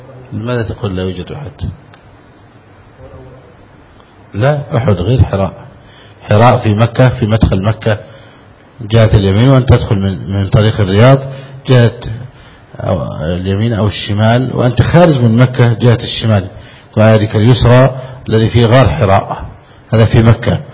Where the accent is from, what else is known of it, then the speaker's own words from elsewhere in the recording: Egypt; كما يفعل الناس هنا في بلدنا مصر